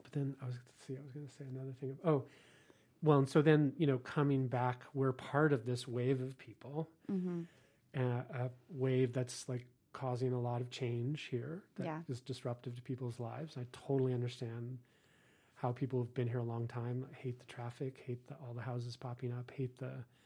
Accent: Nampa, Idaho, United States; so I have this tricky little dance with people where I grew up in Nampa, you know, so I have this connection to Idaho

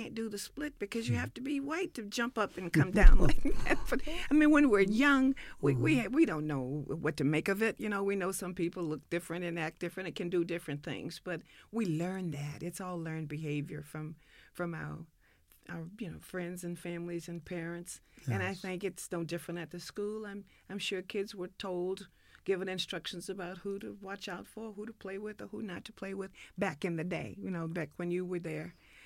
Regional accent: Deep South, United States; Well, you know, I grew up in the Deep South.

